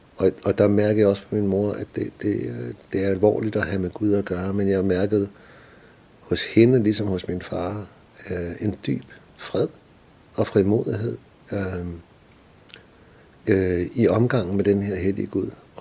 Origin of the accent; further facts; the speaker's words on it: Copenhagen, Capital Region of Denmark, Denmark; Jeg er født i København og har boet i København det meste af min opvækst. Og født i et hjem, hvor jeg har haft forældre, der har vidnet for mig om Jesus og, og har bedt for mig.